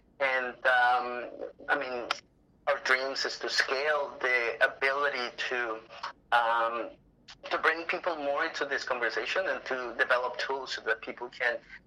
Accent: Mexico City, Mexico; I am originally from Mexico City

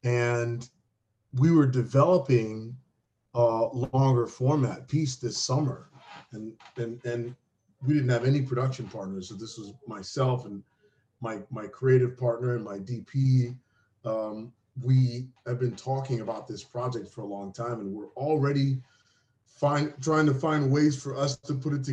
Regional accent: New York, United States; I'm from New York. My family's from Haiti.

